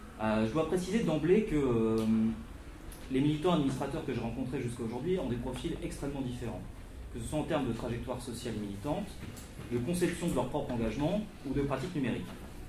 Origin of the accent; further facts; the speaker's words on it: Hauts-de-France, France; now in Toulouse, France; mais je suis nordiste, ne vous étonnez pas pour l'accent.